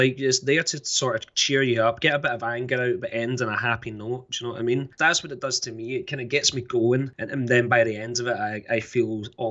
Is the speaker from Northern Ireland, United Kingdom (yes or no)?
no; Scotland, United Kingdom; accent: Scottish; I've realized that people do find my accent to be strong, whereas in Scotland my accent is quite weak, you know.